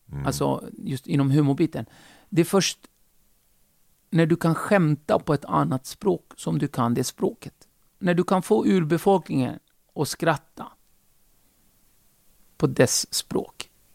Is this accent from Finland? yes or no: no; Turkey; now in Sweden